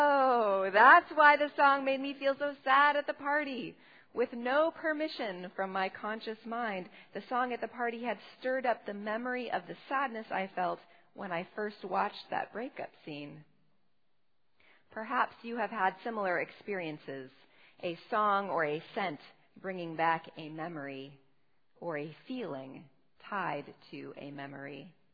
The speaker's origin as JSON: {"language": "English", "town": "Los Angeles", "region": "California", "country": "United States", "tie": "born or raised there", "said": "I grew up in Los Angeles. When I was in junior high, my daily walk to school took me past a particular evergreen tree. My neighborhood was mostly palm trees, eucalyptus, carob, and gum."}